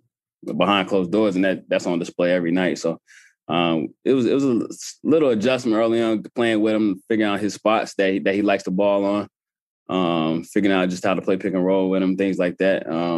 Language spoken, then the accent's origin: English; Charlotte, North Carolina, United States; Yeah, we grew up in Tobacco Row right up the street in Charlotte.